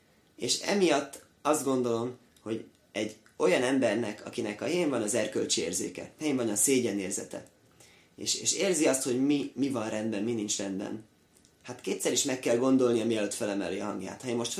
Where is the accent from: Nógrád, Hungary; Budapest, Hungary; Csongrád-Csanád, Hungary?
Budapest, Hungary; én Budán nőttem föl, hát ott egész más világ